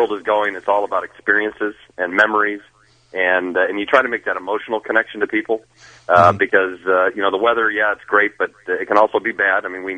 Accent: Cleveland, Ohio, United States; Right. I grew up in Cleveland. I know those places.

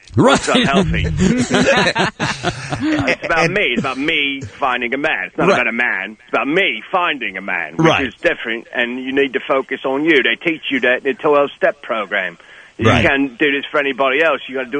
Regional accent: United Kingdom; Which is good because I'm British and I don't want trouble with Germany.

